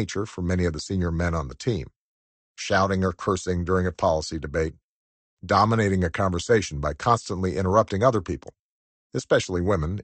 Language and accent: English; United States; I felt that as much as any of us growing up in America can be free of bias, they passed the test.